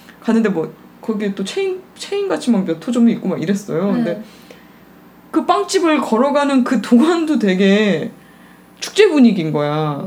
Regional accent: Masan, South Gyeongsang, South Korea; 왜냐면 근데 저는 어렸을 때 마산을 살았었잖아.

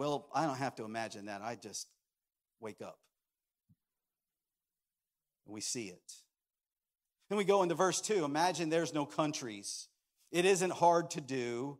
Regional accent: United States; And I'm here to tell you that I thank God that I'm an American.

